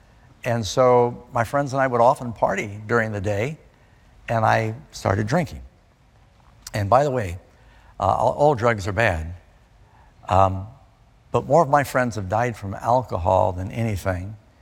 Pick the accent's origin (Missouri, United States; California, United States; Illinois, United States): California, United States; Burbank; born there; also born or lived in Miami Beach / New York City; I was born in Burbank, California. And Dad and Mom split. He ended up moving his business to Miami Beach. Mom moved to New York City. My brother and I moved around through these different places.